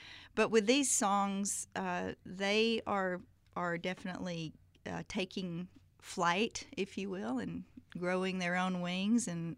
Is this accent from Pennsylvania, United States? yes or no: no; Alabama, United States; I was born in Birmingham, but I grew up about not even in a small town. My town was about north of Birmingham, but I actually lived 20 minutes.